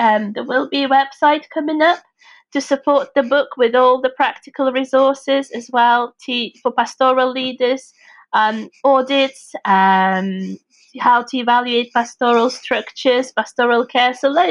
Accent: Moscow, Russia; born there; English is a second language; moved away as an adult; now in England; I was born in Moscow and I left Moscow to study in England. I only was supposed to come here to study for a year.

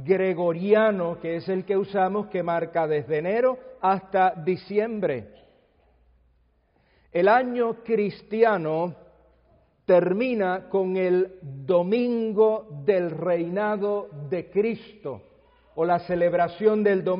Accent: Puerto Rico; yo no vengo de Cuba, yo vengo de Puerto Rico, de ahí es que estoy hablando.

